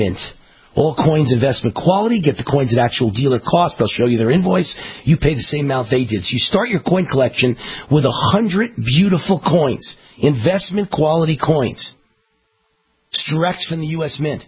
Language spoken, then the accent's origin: English; Las Vegas, Nevada, United States; especially if you're in Las Vegas, because it's my home state and my home city.